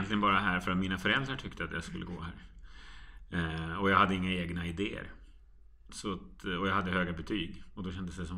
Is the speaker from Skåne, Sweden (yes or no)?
no; Täby, Stockholm County, Sweden; Ja, sen började med närradio hemma i Sverige när jag kom och ute i Täby där jag växte upp.